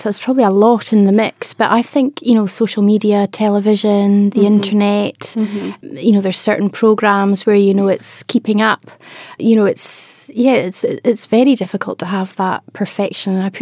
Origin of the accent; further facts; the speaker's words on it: Scotland, United Kingdom; I'm Scottish, I'm very stoic.